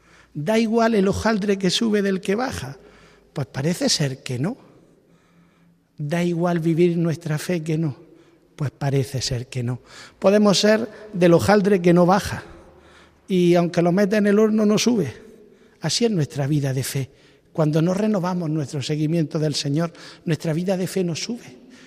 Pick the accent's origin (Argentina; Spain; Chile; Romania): Spain; Berja, Andalusia; Había nacido el día 1 y con 24 días me llevaron a bautizarme en la pila de bautismal de mi pueblo natal de Berja.